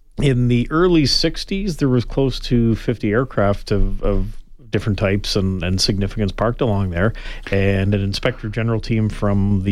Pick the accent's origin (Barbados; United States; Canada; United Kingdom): Canada; Western Canada; originally born and raised in Western Canada, lived in various places around the world after completing university in the early 90s.